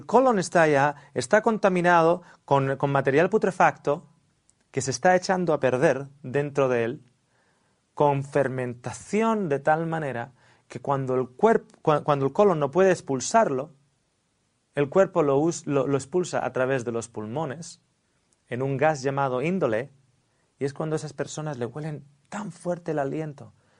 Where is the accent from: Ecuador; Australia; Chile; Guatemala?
Australia; Spanish is a second language; now in Spain; Claro, yo vengo de Australia y en Australia esto se llama el toilet.